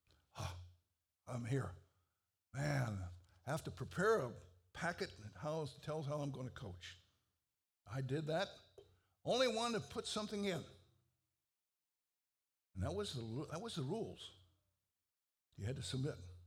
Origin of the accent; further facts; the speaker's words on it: Columbus, Ohio, United States; You know, I come from Ohio. I come from the city of Columbus. I went to the Ohio State University.